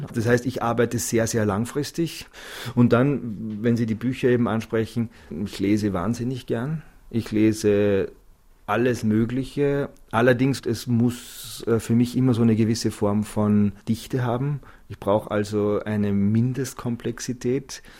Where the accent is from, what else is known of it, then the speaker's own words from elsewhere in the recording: Zell am See, Salzburg, Austria; Ach so, ich bin in den Alpen aufgewachsen, in so einem Touristenort, Zell am See heißt das.